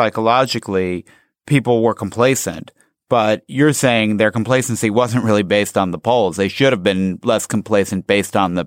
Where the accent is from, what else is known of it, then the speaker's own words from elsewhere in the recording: Chicago, Illinois, United States; I remember I grew up in Chicago